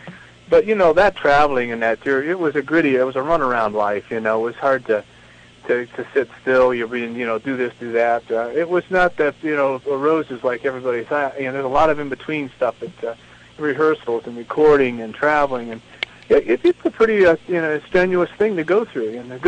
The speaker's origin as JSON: {"language": "English", "region": "Ohio", "country": "United States", "said": "since we're from Ohio, they said, hey … so there you go."}